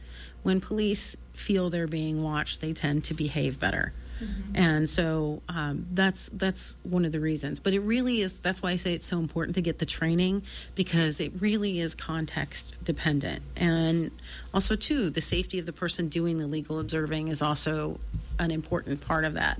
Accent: California, United States; now in Forest Ranch, United States; I was born in Southern California. I lived in a rural community as a kid. Pretty much, I lived in a lot of rural communities of Northern California, Arcata, where I live now in Forest Ranch.

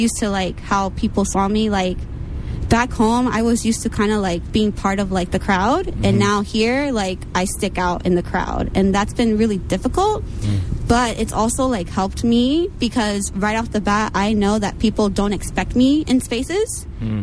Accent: New York City, New York, United States; now in California, United States; So, and I grew up in New York City, so I grew up surrounded by black and brown folks literally everywhere. When I came to California, especially here in Northern California, it was like a culture shock.

